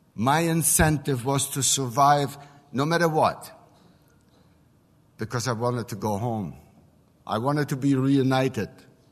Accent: Skarżysko, Świętokrzyskie Voivodeship, Poland; English is a second language; moved away; Let me take you back to my hometown in Skarżysko. There were six of us.

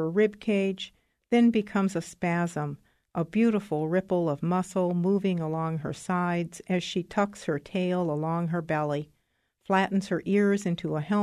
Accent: Troy, Ohio, United States; I'm from Troy, Ohio, and I'm going to read my poem about dogs.

